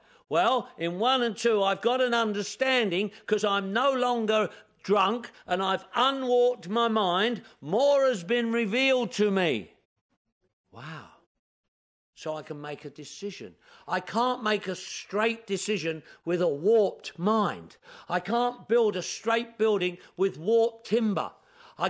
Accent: England, United Kingdom; now in United States

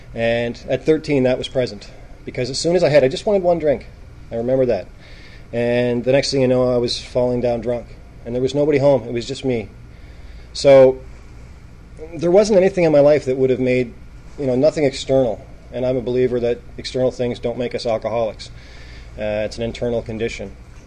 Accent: Halifax, Nova Scotia, Canada; I was born and raised in Halifax.

